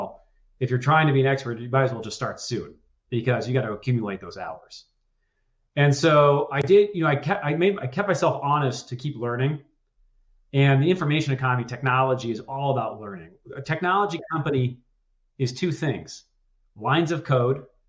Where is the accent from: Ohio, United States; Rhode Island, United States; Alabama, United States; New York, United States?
New York, United States; New York City; I grew up in New York City, where finance is, you know, obviously very prevalent.